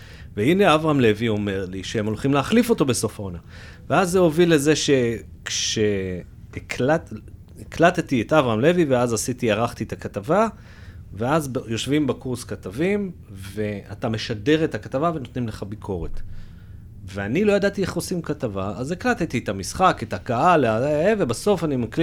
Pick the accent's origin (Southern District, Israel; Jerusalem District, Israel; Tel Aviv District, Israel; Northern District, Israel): Jerusalem District, Israel; Jerusalem; אני ירושלמי, בכל זאת אוהד ביתר